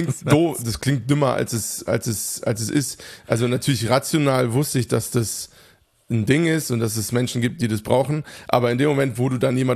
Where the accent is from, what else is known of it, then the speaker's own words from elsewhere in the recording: Hofheim, Hesse, Germany; Hofheim, wo einfach Reichtum zur absoluten Tagesordnung gehörte. Also ich bin aufgewachsen im Umfeld, wo es komplett normal war auf meiner Schule.